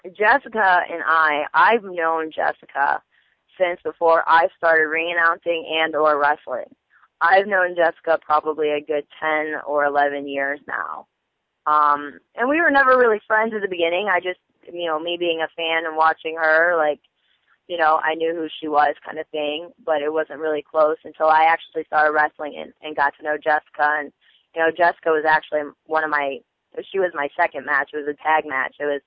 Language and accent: English; Midwest, United States; I was like, well, we're from the Midwest and, you know, blah, blah, blah, blah, blah.